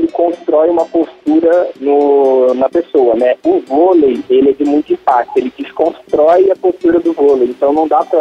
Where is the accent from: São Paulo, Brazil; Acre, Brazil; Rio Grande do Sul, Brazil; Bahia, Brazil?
São Paulo, Brazil; now in Campo Grande, Brazil; Eu sou ex-bailarino clássico. Eu vim a Campo Grande, eu sou de São Paulo. Eu vim a Campo Grande, né? Dancei durante um tempo aqui. E depois eu voltei a São Paulo.